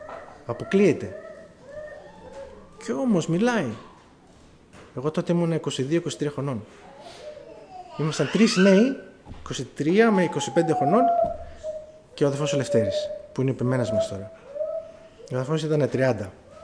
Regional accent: Germany; first language German; Greek is a second language; Εγώ γεννήθηκα στη Γερμανία, μεγάλωσα στη Γερμανία. Τα ελληνικά μου δεν είναι και τόσο καλά. Η μητρική μου γλώσσα είναι η γερμανική γλώσσα. Και μέχρι τώρα εκεί ζω

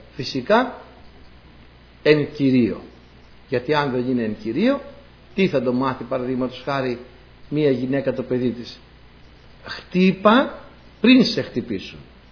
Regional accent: Greece; Το χωριό μου, ιστορικά μιλάμε τώρα, έτσι, καταγεγραμμένη ιστορία, είναι η πρώτη κοινότητα της Ελλάδος που είχε εκλεγμένη γυναίκα πρόεδρο. Ιστορικά. Καταγεγραμμένο στην ιστορία, όχι έτσι. Το 1950 τόσο είχε γυναίκα πρόεδρο το χωριό μου. Είμαι δηλαδή από προοδευτικό μέρος

